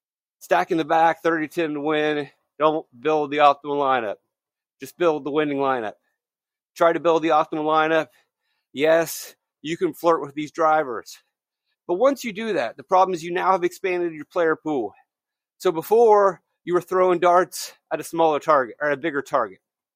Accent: the South, United States; I swear I grew up in the South, but not that South. I'm not that Southern.

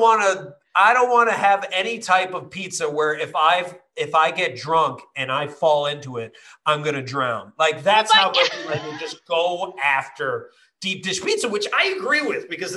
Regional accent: Chicago, Illinois, United States; Now, I live in Chicago right now. I'm from Chicago. I also live in California.

